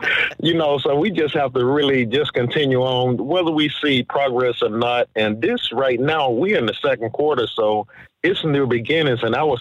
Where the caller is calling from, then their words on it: Fort Worth, Texas, United States; I'm calling from Fort Worth, Texas.